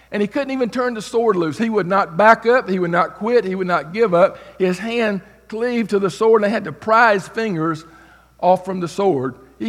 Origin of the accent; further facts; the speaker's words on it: Georgia, United States; I'm from Georgia originally, but I was up there pastoring.